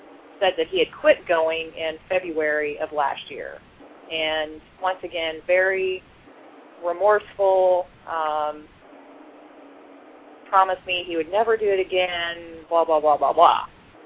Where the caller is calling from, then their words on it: Florida, United States; I'm calling from Florida.